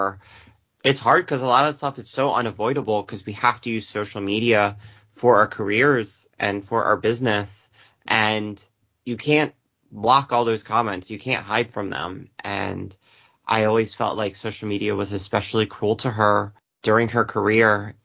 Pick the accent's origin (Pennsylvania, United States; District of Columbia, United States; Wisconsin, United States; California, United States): Pennsylvania, United States; Philadelphia; So I have a couple shows coming up during WrestleMania weekend in my hometown of Philadelphia.